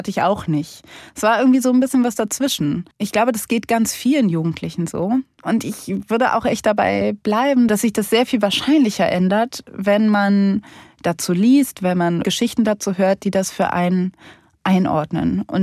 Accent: Cologne, North Rhine-Westphalia, Germany; ich bin in Köln aufgewachsen mit Karneval

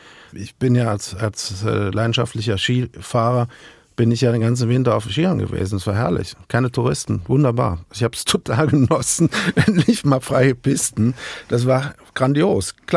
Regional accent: Rhineland, Germany; accent: Rhenish; now in Zurich, Switzerland; Also ich bin natürlich, wie man wahrscheinlich auch noch ein wenig an meinem Akzent hört, natürlich immer noch Rheinländer und habe natürlich auch dieses rheinische Gemüt nie ablegen können.

